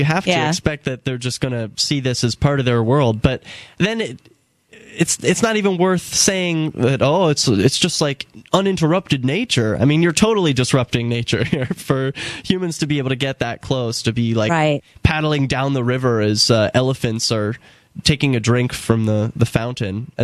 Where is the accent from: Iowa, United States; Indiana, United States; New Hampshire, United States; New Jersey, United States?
New Hampshire, United States; Keene; I'm from Keene in the Shire here in New Hampshire.